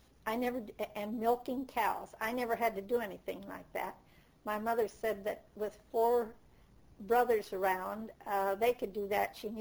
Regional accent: Iowa, United States; Well, let's see. I came from Iowa.

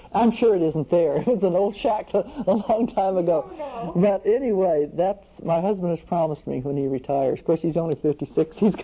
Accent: Texas, United States; that I was a Texan. I was so proud of that, you see. So that, as far as I know, they always knew I was from Texas.

